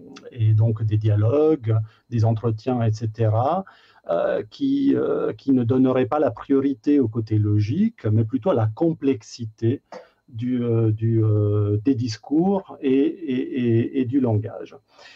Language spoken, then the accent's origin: French; Italy; French is a second language; en Italie, je suis italien, en Italie on n'a pas du tout ce débat